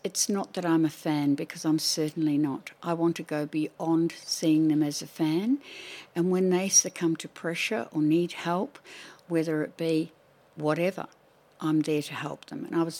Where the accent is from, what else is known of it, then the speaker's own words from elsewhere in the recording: Wellington, New Zealand; I grew up in Wellington, New Zealand, which is the capital city of New Zealand. I grew up in a place called Strathmore Park, which is near the airport.